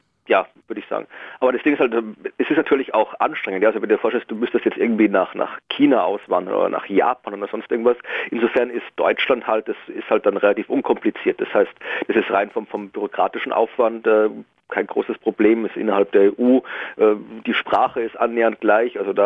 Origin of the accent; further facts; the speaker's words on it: Krems an der Donau, Lower Austria, Austria; now in Germany; Genau, Niederösterreich, Krems an der Donau.